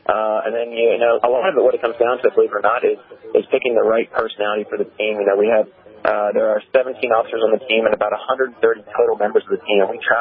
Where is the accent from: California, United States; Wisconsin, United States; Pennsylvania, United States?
Pennsylvania, United States; Humbletown; Well, I'm from Humbletown, Pennsylvania. I grew up there central Pennsylvania